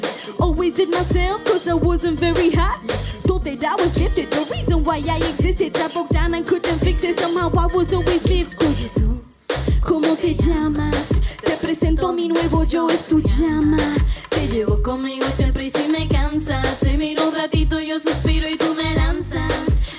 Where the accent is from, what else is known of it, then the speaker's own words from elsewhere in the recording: Spain; also born or lived in India; il faut savoir que je suis née en Inde. Du coup, ça me fait super plaisir d'être là aujourd'hui. Et en fait, là tout de suite, je vais vous ramener là où j'ai grandi, en Espagne.